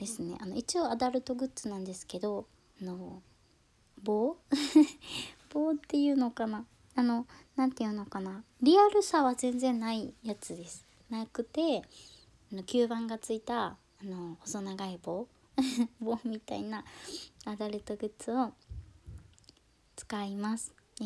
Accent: Shikoku, Japan; born there; 生まれは四国です。

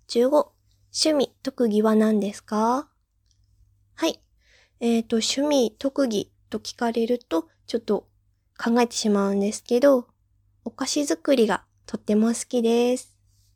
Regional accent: Iwate, Japan; 出身地はどこですか？はい。私の出身地は岩手県です。

